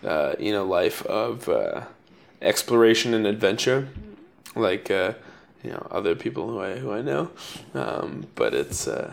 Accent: New York City, New York, United States; now in Beijing, China; I mean, I grew up in New York City, and I had never been to the Empire State Building or Statue of Liberty until my cousins came and visited.

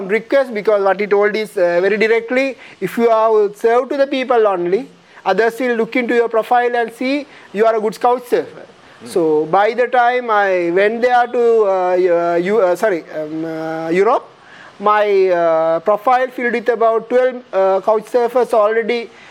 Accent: India; So being an Indian, I have to accept his invitation.

